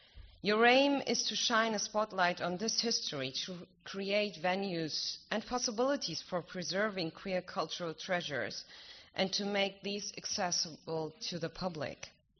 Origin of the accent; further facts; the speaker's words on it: Berlin, Germany; because Berlin, it's not only, as I said, my hometown, it's the city of history and the city of freedom.